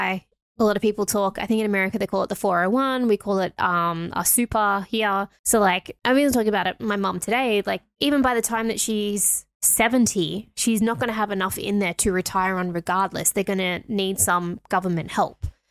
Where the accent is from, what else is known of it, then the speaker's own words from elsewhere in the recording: Australia; Like we're Australian here, so American and Chinese run, it's both foreign to us regardless.